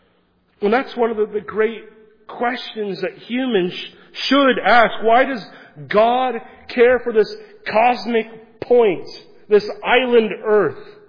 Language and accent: English; Kansas, United States; growing up in the Great Plains of Western Kansas, outside of any town, no light pollution.